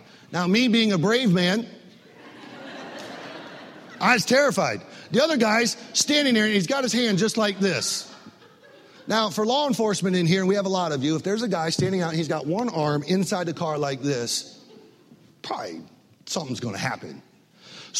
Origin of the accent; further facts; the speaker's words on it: Michigan, United States; moved away as an adult; now in South Florida, United States; I came to South Florida in 1994. I came from Northern Michigan, from a very, very friendly town. In Northern Michigan, we had one, in my town, we had 800 people. We had one stop sign in the middle of the town.